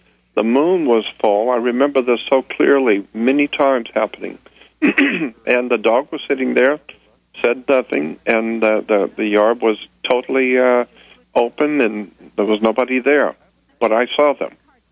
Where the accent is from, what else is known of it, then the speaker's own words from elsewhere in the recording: Pensacola, Florida, United States; born there; I was born in a town called Pensacola, Florida.